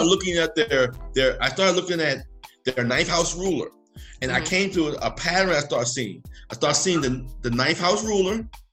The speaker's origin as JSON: {"language": "English", "town": "Baltimore", "region": "Maryland", "country": "United States", "tie": "born there", "said": "So I was born in South Baltimore. Someone born in East Baltimore is foreign to me."}